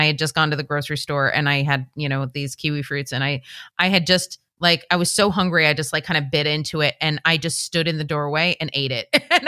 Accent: Michigan, United States; now in Chicago, United States; So I grew up just outside of Detroit.

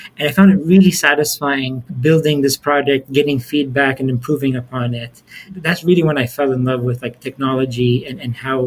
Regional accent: Switzerland; I grew up in Switzerland, where there wasn't even like access to like doing things like AP exams. It was like a British system.

